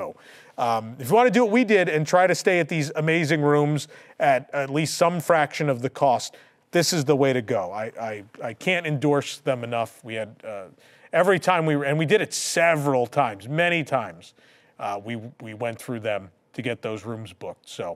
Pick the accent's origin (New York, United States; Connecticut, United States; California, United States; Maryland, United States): New York, United States; Bronx; Growing up in the Bronx, we were not rich people.